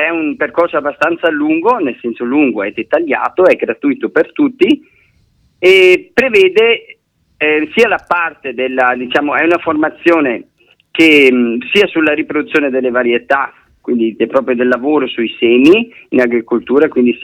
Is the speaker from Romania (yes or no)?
no; Austria; sono austriaco.